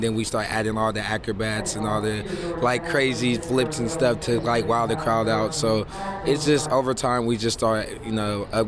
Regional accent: Richmond, California, United States; Yeah, I'm from Southside Richmond.

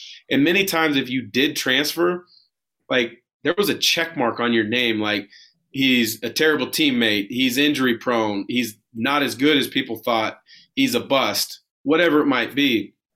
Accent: West Coast, United States; Which, me growing up on the West Coast, I wanted to challenge myself and play against the best players in college basketball.

